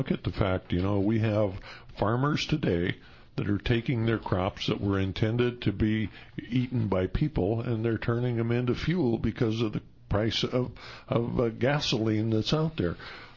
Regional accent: Montana, United States; You know, I was raised in Montana, and when I was a kid, we had hundreds of thousands of magpies.

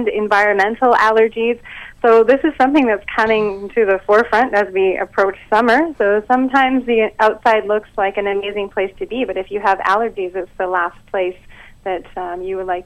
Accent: Alberta, Canada; I mean, I grew up in Alberta, and it was the furthest thing from the lifestyle that I'm leading now

